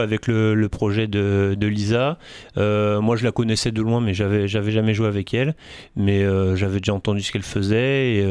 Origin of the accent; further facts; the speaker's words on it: France; nous sommes français, donc on a notre French touch.